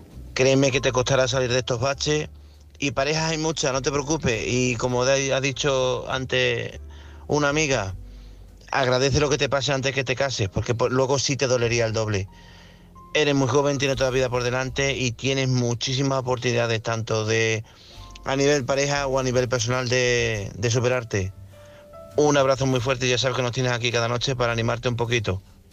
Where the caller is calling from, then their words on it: Badajoz, Extremadura, Spain; Buenas noches